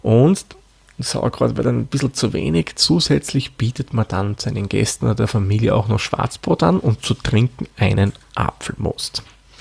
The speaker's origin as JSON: {"language": "German", "region": "Lower Austria", "country": "Austria", "tie": "born or raised there", "said": "da ich ein gebürtiger Waldviertler bin, kurz der Gärungswaldviertel ist eine Region des Bundeslands Niederösterreich, die relativ hoch im Norden, von Österreich aus gesehen, angesiedelt ist."}